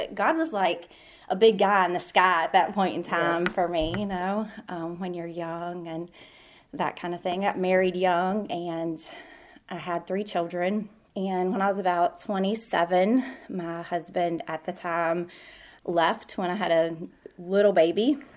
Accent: Baker, West Virginia, United States; I am from Baker, Lost River, West Virginia. So it's about an hour away from here in West Virginia.

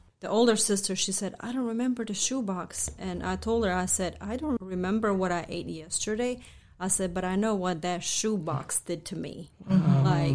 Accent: Bosnia & Herzegovina; now in United States; Okay, so I'm from Bosnia. I grew up pretty much in war. We left Bosnia 1997, and that's when we came to the United States.

